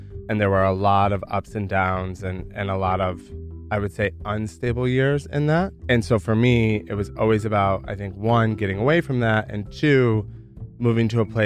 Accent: Michigan, United States; felt unsafe or unloved in Michigan. What's interesting is that I never really felt like at home in my hometown.

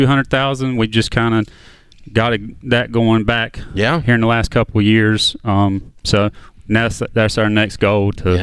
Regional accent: Raleigh, North Carolina, United States; We're from Raleigh, North Carolina.

